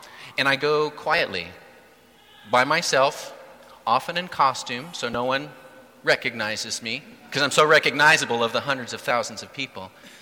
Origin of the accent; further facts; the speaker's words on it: Yakima, Washington, United States; I grew up in Central Washington in Yakima, and the one thing that Yakima got was the Central Washington State Fair, right?